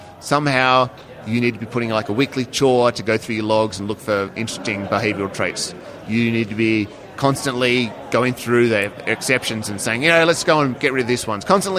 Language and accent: English; Australia; I am Australian